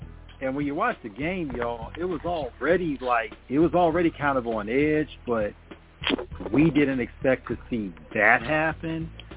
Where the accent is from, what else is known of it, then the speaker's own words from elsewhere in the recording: Virginia, United States; You know, when we look at Iverson, shout out to him representing my hometown, Hampton Roads, Virginia.